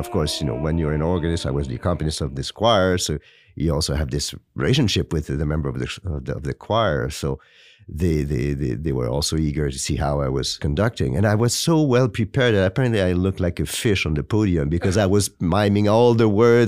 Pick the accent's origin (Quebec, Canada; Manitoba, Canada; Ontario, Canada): Quebec, Canada; Trois-Rivières; I was appointed the organist at the cathedral in Trois-Rivières in my hometown.